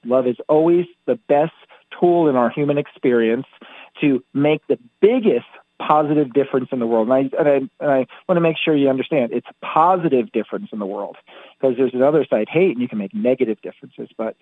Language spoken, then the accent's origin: English; Asheville, North Carolina, United States; I just started making big, bold signs and posting them all over the place in my hometown, which was Asheville, you know, at the time.